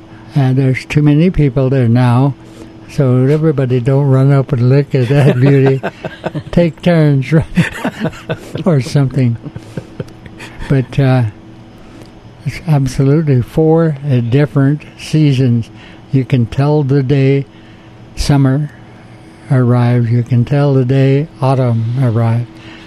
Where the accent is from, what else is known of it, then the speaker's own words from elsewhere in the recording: California, United States; born there; I was born in Quetzalli, which is now called the Fall River Valley. And it's in northeastern California, about 40 miles from Mount Shasta.